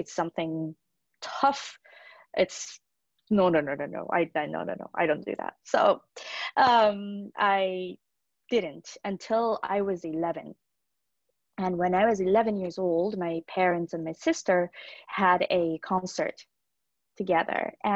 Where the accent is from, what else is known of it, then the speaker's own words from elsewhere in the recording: Tokyo, Japan; So I am from Tokyo, like you said. I was born into a musician's family. So my mom is a pianist. My dad is a clarinet player. My sister is also a piano player.